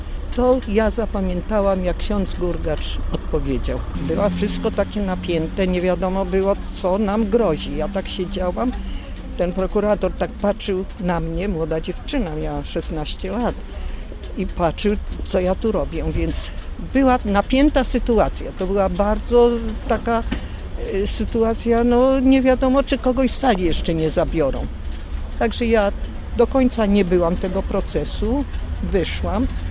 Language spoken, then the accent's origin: Polish; Kraków, Lesser Poland, Poland; Jestem z Krakowa.